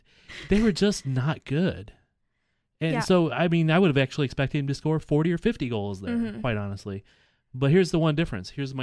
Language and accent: English; Missouri, United States; So if I'm like total, you know, Missourian hick, I'm like Qatar.